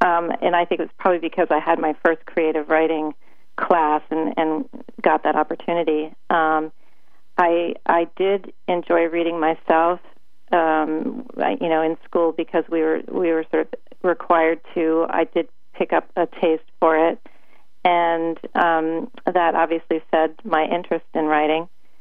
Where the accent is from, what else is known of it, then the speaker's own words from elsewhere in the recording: Maine, United States; also born or lived in Boston; I was born in Boston, but I did live in Maine for all of my childhood.